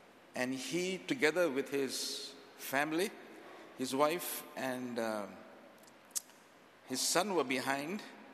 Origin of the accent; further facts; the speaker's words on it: Singapore; now in Bolivia; So I'm very Singaporean.